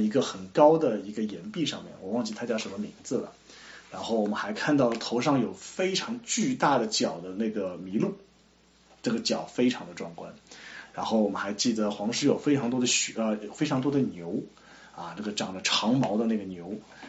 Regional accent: Shanghai, China; born there; 我是在上海出生的。

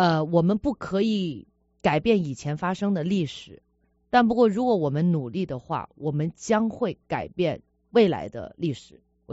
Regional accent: China; 就是哇，我们中国人很棒，很了不起啊啊。

